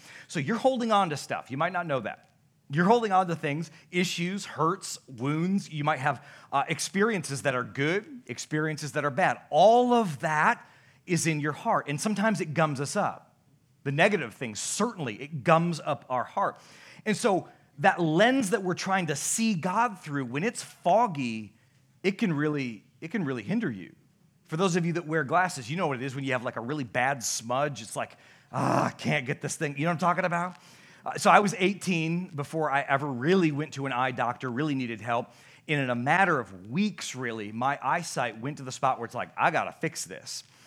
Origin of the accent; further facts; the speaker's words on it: Newaygo, Michigan, United States; I'm from Newaygo, everybody.